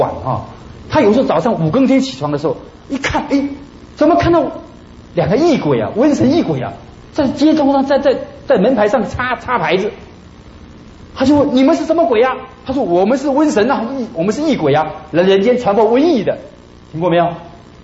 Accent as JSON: {"language": "Chinese", "country": "Taiwan", "said": "我们台湾话讲得很清楚"}